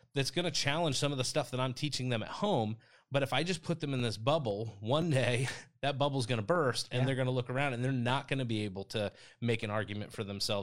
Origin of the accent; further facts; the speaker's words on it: New Jersey, United States; now in Ohio, United States; Obviously, I was raised in New Jersey, but living here, I mean, two different worlds.